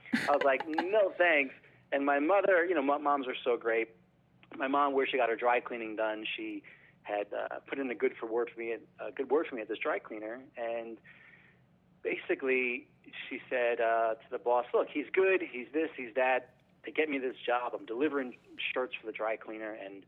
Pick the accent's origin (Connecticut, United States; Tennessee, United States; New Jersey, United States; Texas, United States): New Jersey, United States; Oakland; Yeah, so North Jersey, we're about, grew up in a town called Oakland, about 15, 20 minutes from the George Washington Bridge